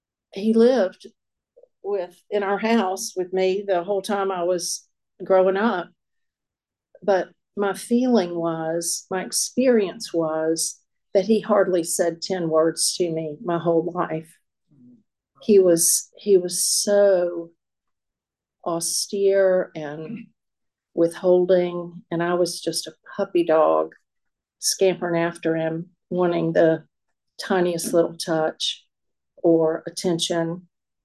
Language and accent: English; Chapel Hill, North Carolina, United States; I was born in Chapel Hill, wasn't born there, but moved there and was raised in Chapel Hill, North Carolina. I was born in 1960